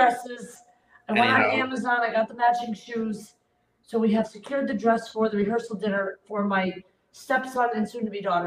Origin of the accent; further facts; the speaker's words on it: Australia; Yeah, I'm from Australia